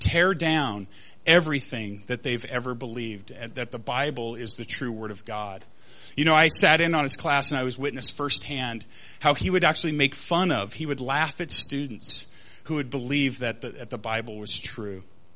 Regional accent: Ord, Nebraska, United States; now in Lincoln, United States; I'm from Ord, Nebraska. Anybody know where Ord, Nebraska is at? Yeah, come on, give it up. For Ord, a town of about 2,000, I was raised in a strong Catholic family, one of nine kids.

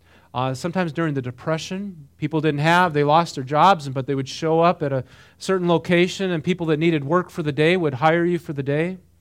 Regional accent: North Dakota, United States; I grew up in North Dakota, but, you know, it was primarily white up there when I grew up.

